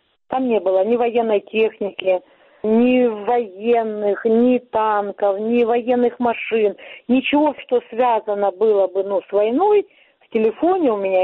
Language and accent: Russian; Donetsk, Donetsk Oblast, Ukraine; пришла война в мой родной город, в мой дом